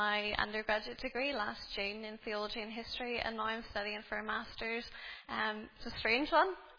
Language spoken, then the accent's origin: English; Lurgan, Northern Ireland, United Kingdom; also born or lived in Tobermore; now in Belfast, United Kingdom; So I'm originally from Lurgan, and when I was about 12, I moved with my family to Tobermore, and now I live in Belfast while I study.